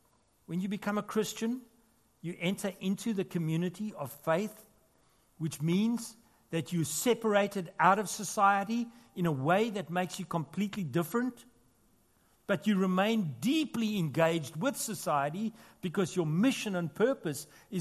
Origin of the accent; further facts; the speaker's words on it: South Africa; now in Australia; South Africans, or we call ourselves Sozzies. That means we're South African Aussies.